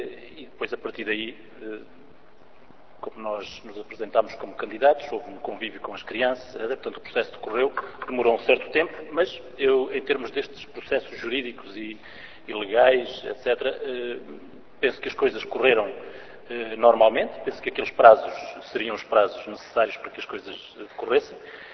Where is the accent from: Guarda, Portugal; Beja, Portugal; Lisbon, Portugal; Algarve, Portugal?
Guarda, Portugal; Pinhel; now in Coimbra, Portugal; eu sou do Conselho de Pinhel, embora trabalhe em Coimbra